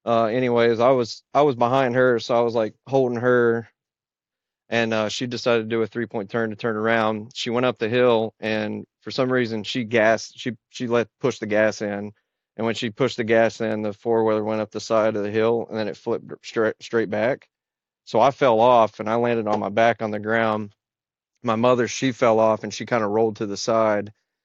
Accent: Kentucky, United States; growing up in Eastern Kentucky, I, you know, there were a couple choices of what you could do.

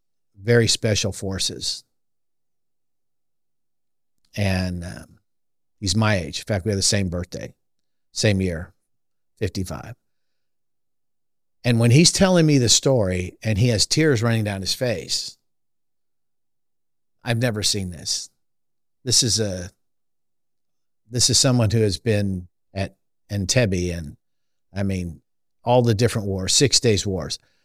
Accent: California, United States; And believe me, as one who was born and raised in California, the woke experiment over the last 20 years is not recent.

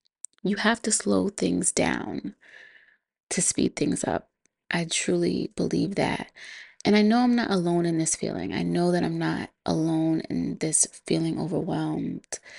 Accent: Boston, Massachusetts, United States; She's an artist from my hometown in Boston

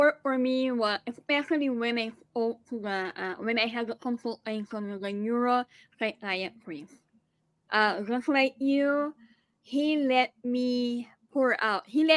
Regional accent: Philippines; moved away; I'm an immigrant. I'm Filipino. Of course, I'm strong.

